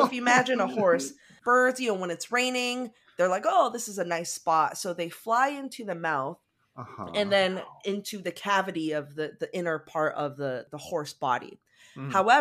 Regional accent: Sterling, Virginia, United States; moved away as an adult; now in Madrid, Spain; currently live in Madrid, Spain, where I teach middle school language arts in an American school, but I'm originally from Sterling, Virginia.

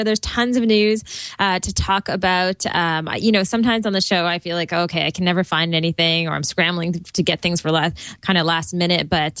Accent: Toronto, Ontario, Canada; from Toronto, Ontario, Canada.

